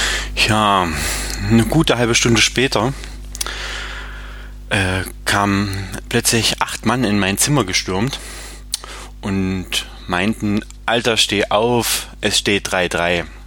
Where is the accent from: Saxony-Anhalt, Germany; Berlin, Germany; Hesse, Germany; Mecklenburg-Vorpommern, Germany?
Saxony-Anhalt, Germany; Halle; ich komme aus Halle an der Saale.